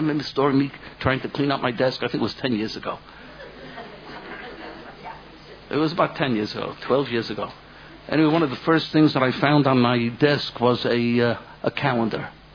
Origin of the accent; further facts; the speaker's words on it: United States; But I'm an American. I'm a hoarder. Our basements were never clean.